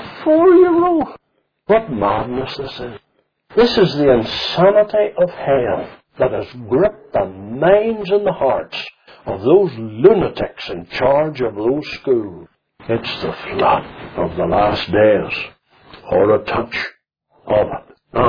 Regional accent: Lisnaskea, Northern Ireland, United Kingdom; I was born in Kinahe, outside of Lisnaskee, where we lived.

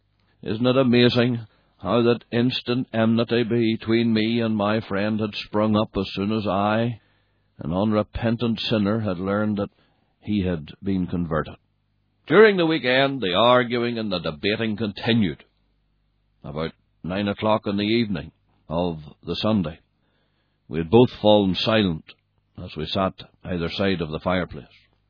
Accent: Belfast, Northern Ireland, United Kingdom; also born or lived in Lisnaskee; I was born outside Lisnaskee in the townland of Kinahy. In the early 1950s, our family moved to Belfast.

